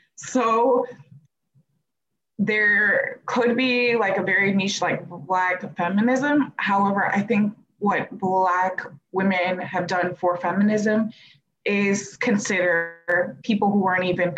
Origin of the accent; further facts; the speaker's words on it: Tennessee, United States; also born or lived in Ghana; I was born in Ghana to Burundian parents and grew up in the United States, but mostly in Tennessee, right near Southern Adventist University. So that's my heritage and ethnicity.